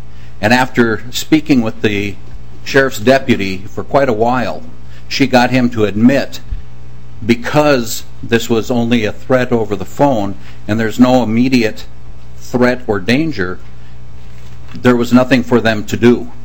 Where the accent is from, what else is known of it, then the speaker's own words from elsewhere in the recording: Two Harbors, Minnesota, United States; I'm from Two Harbors, Minnesota.